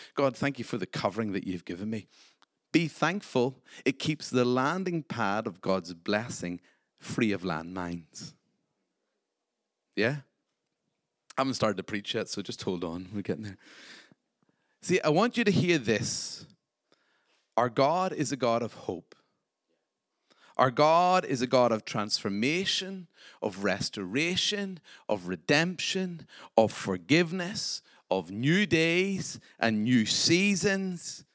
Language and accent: English; Ireland; And me being Irish, told them they couldn't have my wallet